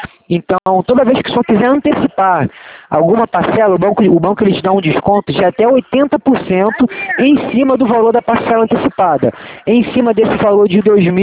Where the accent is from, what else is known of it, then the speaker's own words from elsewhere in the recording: Campo Grande, Rio de Janeiro, Brazil; Sou de Campo Grande